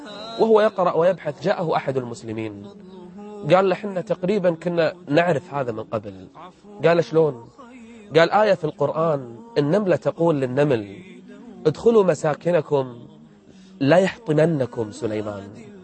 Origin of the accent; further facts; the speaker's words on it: Kuwait; أكثر من 45,000 واحد، 45,000 فقط يدخلون عندنا في الكويت